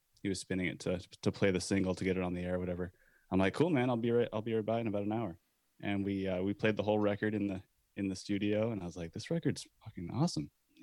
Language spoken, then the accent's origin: English; Portland, Maine, United States; And we're all from Portland, Maine.